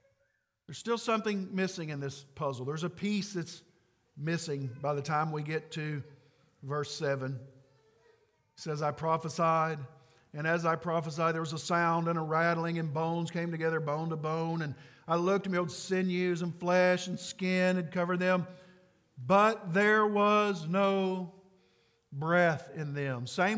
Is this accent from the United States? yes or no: no; Ireland; I love saying it because you have to roll your R, and I'm Irish and I can do that.